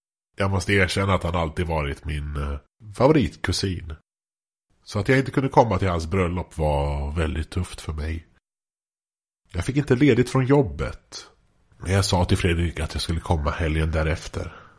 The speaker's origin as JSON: {"language": "Swedish", "town": "Norrköping", "region": "Östergötland", "country": "Sweden", "said": "Jag är från Norrköping ursprungligen. Jag vet inte hur tydligt det är med min dialekt. Men har hört att när jag väl säger Norrköping så blir det tydligt hur som helst."}